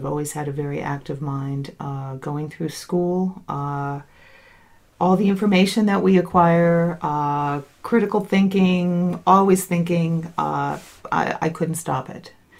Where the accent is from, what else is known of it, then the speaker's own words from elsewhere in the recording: Seattle, Washington, United States; I am a naturopath from Seattle, Washington